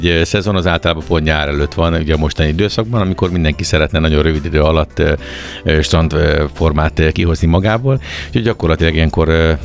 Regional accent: Délegyháza, Pest, Hungary; now in Budapest, Hungary; vidékről, mely Délegyházáról származom, onnan kezdtem az egészet, és felkerültem ugye Pestre

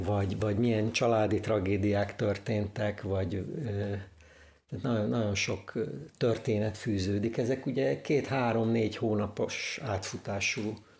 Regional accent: Dombóvár, Tolna, Hungary; born there; most például Dombovárra hívnak, a szülővárosomba

